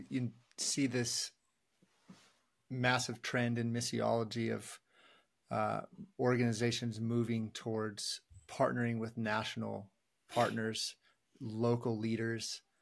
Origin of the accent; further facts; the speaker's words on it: Eagle, Idaho, United States; I'm from Eagle, Idaho. I'm going to relate even more to somebody from Eagle, Idaho than I do with somebody from New York, New York.